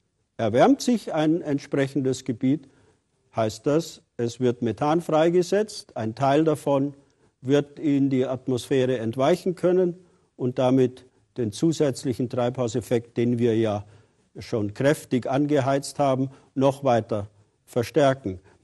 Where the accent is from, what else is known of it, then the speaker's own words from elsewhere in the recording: Hamburg, Germany; die Stadt, in der er lebt, an der Küste, ich komme aus Hamburg